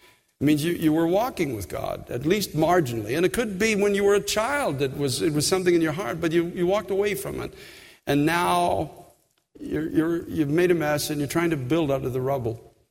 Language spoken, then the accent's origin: English; Canada; because I'm from Canada